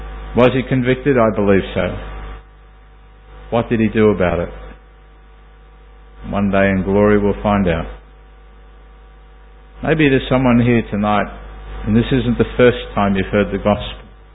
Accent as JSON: {"language": "English", "town": "Sydney", "region": "New South Wales", "country": "Australia", "tie": "born or raised there", "said": "one of the elders of the assembly that I grew up with in Sydney"}